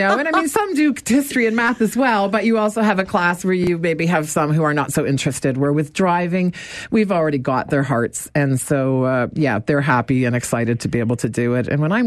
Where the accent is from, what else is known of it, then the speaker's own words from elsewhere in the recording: Kitchener, Ontario, Canada; I was born in Kitchener, and I grew up here in the city. Spent my high school years just outside of the city in the town of Petersburg, and went to Waterloo Oxford High School. So this is home for me.